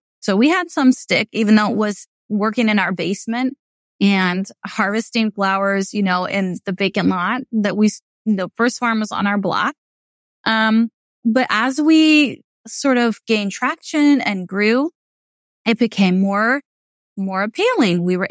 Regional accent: Kansas, United States; You know, I'm white from Kansas.

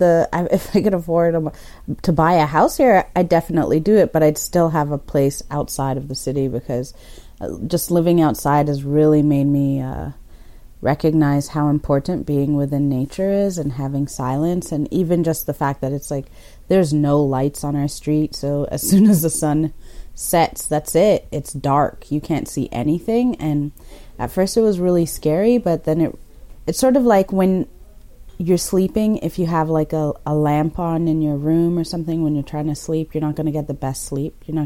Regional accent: Toronto, Ontario, Canada; now in Caledon, Canada; grew up in Toronto.

